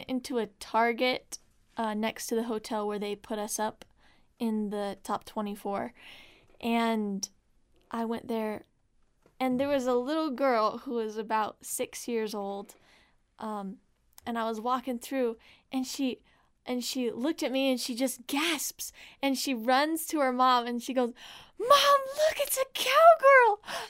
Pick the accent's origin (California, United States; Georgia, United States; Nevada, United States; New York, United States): Nevada, United States; Las Vegas; born there; also born or lived in Crawford, Colorado; I was born in Las Vegas, Nevada, and I lived there for 7 years, but I was always growing up a cowgirl. I mean, we would visit this property in Crawford, Colorado, all the time